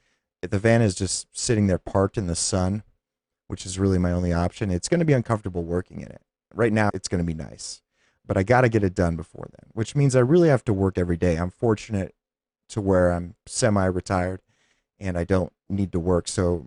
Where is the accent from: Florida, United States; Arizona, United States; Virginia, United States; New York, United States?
Arizona, United States; Phoenix; I would be maybe one of a few, five or less, that would be born and raised in Phoenix.